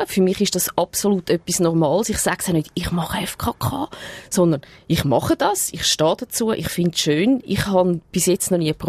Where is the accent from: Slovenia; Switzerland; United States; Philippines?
Switzerland